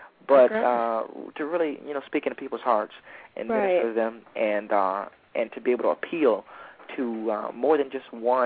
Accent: Flint, Michigan, United States; Well, I'm from Michigan, and I still live in Michigan.

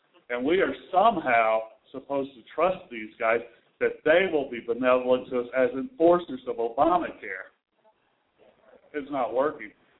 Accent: Indiana, United States; If a group in Indiana, 30 miles from here, my home state, called Empower Indiana, can fight back

